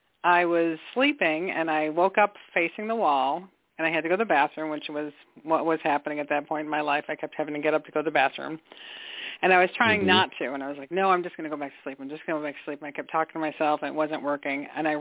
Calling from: Michigan, United States; I'm calling from Michigan

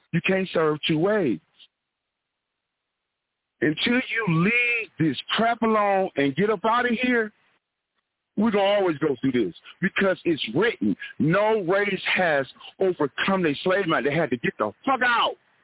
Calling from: Milwaukee, Wisconsin, United States; I'm calling from Milwaukee, Wisconsin.

